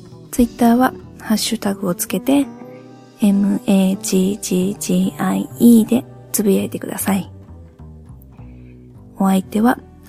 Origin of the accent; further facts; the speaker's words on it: Okayama, Japan; born there; also born or lived in Hiroshima; は岡山生まれの岡山在住でございます途中ちょろっと広島にも住んだことはありますが、